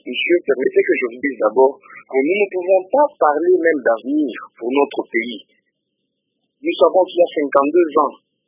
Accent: Kolwezi, Lualaba, DR Congo; ici chez nous à Kolwezi, quand quelqu'un veut hausser la voix pour parler de la réalité de ce qui se passe dans notre ville?

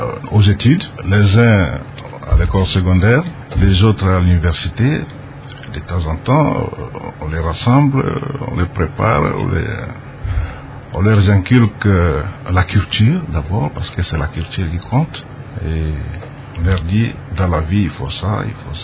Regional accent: Guané, Bas-Uélé, DR Congo; J'ai grandi à Guané, j'ai fait mes études primaires à Guané, études secondaires à Kisangani et l'université à Kinshasa, à l'Institut Pédagogique National.

